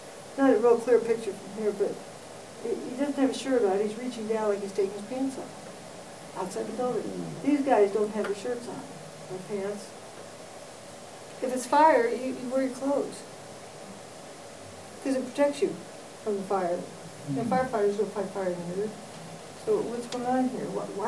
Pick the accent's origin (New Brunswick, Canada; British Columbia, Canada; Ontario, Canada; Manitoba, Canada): British Columbia, Canada; Vancouver; Vancouver, British Columbia.